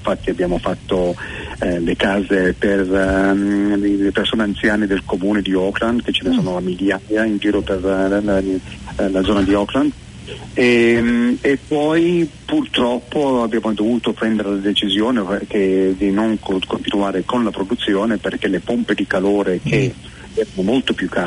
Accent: Occhiepo Superiore, Piedmont, Italy; moved away as an adult; io sono di Biella o di Occhiepo Superiore, un paesino di 2000 persone, e Sydney era diventata troppo caotica. Siamo partiti dopo il 2000, dopo le Olimpiadi.

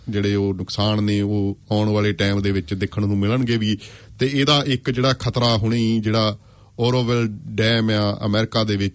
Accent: Punjab, India; now in New Zealand; ਅਸੀਂ ਪੰਜਾਬ ਦੇ ਵਸ਼ਿੰਦੇ ਹੋਣ ਦੇ ਨਾਤੇ ਭਾਵੇਂ ਕਿ ਹੁਣ ਨਿਊਜ਼ੀਲੈਂਡ ਦੇ ਸਿਟੀਜ਼ਨ ਆ

